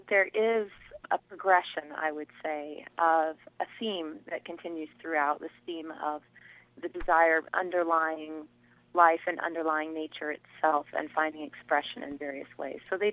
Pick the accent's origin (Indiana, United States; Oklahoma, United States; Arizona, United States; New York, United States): Indiana, United States; Washington; Well, I'm actually from Indiana. I'm a local singer, or used to be. I went to Indiana University for 6 years, and I grew up outside of Washington, Indiana.